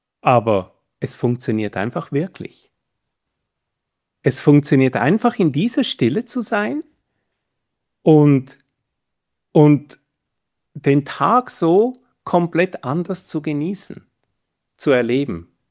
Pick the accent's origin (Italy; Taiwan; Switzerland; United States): Switzerland; als Schweizer